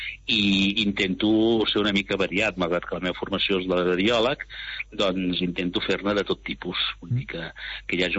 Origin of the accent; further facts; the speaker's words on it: Mataró, Catalonia, Spain; Vull dir que jo recordo de petit a Mataró